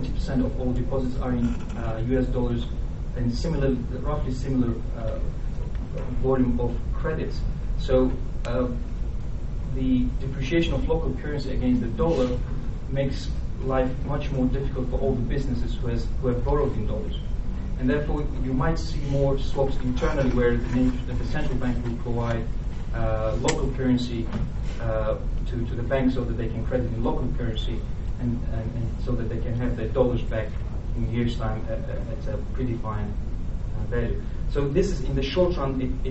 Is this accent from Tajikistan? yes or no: yes; Tajikistan; I'm from Tajikistan, and in our country remittance is also a major issue.